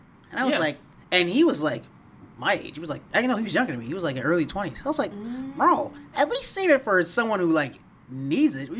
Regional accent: the South, United States; So Nicholas and me, we're from the South, which people can be very emotional.

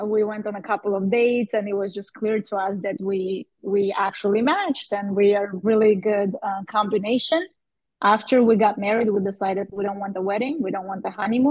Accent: Moscow, Russia; also born or lived in Armenia; now in United States; So I grew up for the most of my life, I grew up in Moscow. And in 2014, we won a green card and we wanted to come to America

